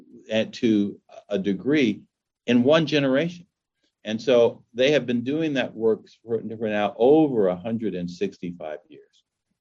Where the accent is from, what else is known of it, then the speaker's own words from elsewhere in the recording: Los Angeles, California, United States; I grew up in Los Angeles.